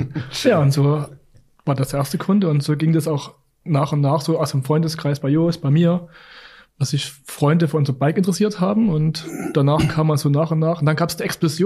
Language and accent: German; Chemnitz, Saxony, Germany; Ich komme aus Chemnitz, aus dem Erzgebirge. Und wenn ich da bin, muss ich Fahrrad fahren.